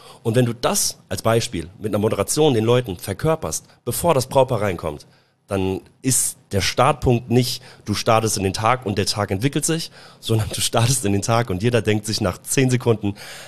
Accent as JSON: {"language": "German", "country": "Germany", "said": "ich bin ja selber Deutscher."}